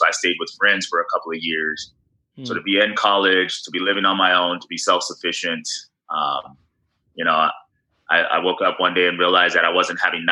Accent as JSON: {"language": "English", "town": "La Mirada", "region": "California", "country": "United States", "tie": "born or raised there", "said": "even growing up in La Mirada, where most kids aren't working"}